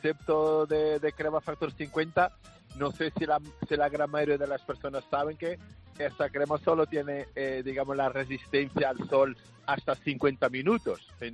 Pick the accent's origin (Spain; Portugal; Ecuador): Portugal; No, yo soy portugués.